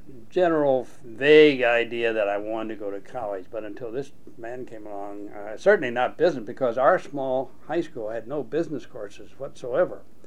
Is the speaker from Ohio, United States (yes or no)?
yes; Oakwood, Ohio, United States; I came from Northwestern Ohio. My family operated a small town general store, and I went to the high school in that small town of Oakwood, 500 people.